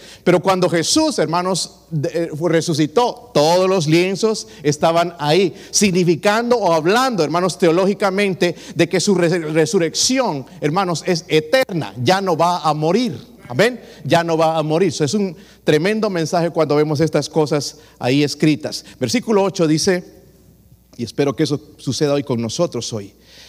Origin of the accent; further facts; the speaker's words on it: Bolivia; also born or lived in Honduras; Allá en Bolivia hoy están haciendo muchos. Yo soy de Bolivia, mitad boliviano, mitad de Honduras, mitad de todo lado, por aquí, por allá.